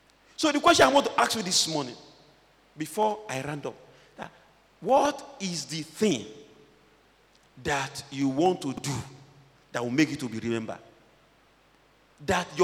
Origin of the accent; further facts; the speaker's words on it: Ibadan, Oyo, Nigeria; I come from Ibadan land.